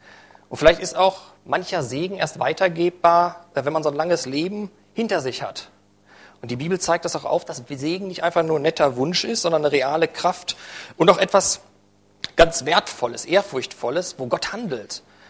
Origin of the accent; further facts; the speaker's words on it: Hagen, North Rhine-Westphalia, Germany; In Hagen, wo ich herkomme